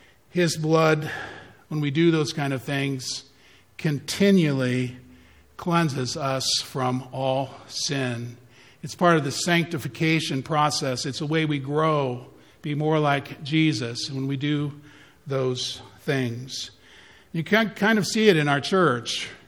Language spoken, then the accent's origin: English; Mohicanville, Ohio, United States; I grew up around Mohicanville. We had a lot of snakes down there.